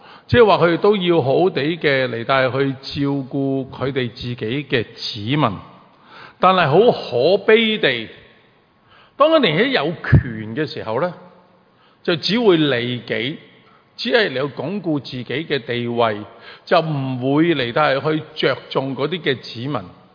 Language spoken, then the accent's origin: Cantonese; China; 我哋中國人